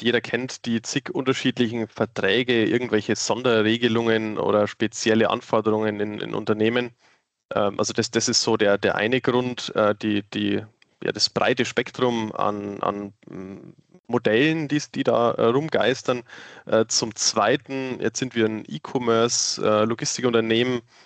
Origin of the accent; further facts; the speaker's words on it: Weiden, Bavaria, Germany; Wie man hören kann, bin ich aus der Oberpfalz-Ecke Weiden.